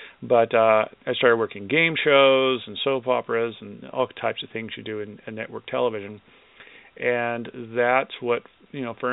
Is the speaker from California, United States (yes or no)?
yes; Los Angeles, California, United States; I was born in Los Angeles and spent most of my time there, at least from teenage years. And I lived in the city of Burbank, which is a small city within the county of Los Angeles.